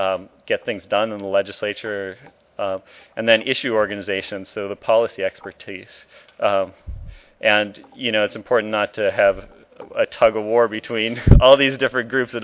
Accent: Portland, Oregon, United States; I'm from Portland, Oregon, and worked on the advocacy at the state level there.

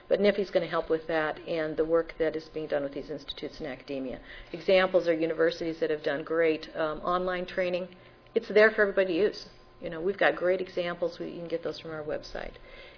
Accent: South Dakota, United States; I come from South Dakota where we really have silos and we never use those words.

